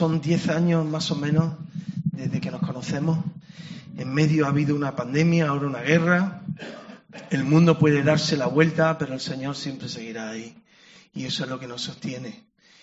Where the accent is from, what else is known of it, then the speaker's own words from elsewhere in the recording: Córdoba, Andalusia, Spain; vengo de Córdoba, estoy casado, tengo 3 hijos.